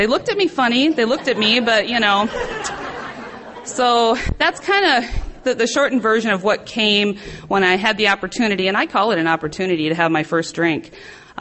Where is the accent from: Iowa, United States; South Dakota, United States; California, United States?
South Dakota, United States; And when I grew up in South Dakota, and they had these little centennials with small-town street dances